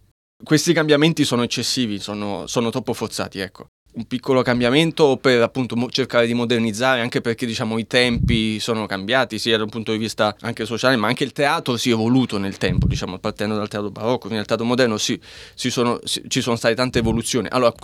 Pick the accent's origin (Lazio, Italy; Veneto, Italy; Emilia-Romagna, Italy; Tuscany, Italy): Lazio, Italy; Rome; born there; moved away as an adult; also born or lived in United States; Io sono nato a Roma, ho iniziato a studiare il violino, quindi ho studiato in conservatorio a Roma.